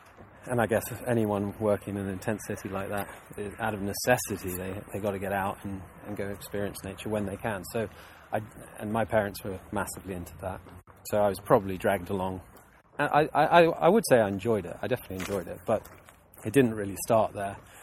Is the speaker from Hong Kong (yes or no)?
yes; Hong Kong; moved away as an adult; but I grew up in Hong Kong, and Hong Kong, you know, I spent the first 20 years of my life there.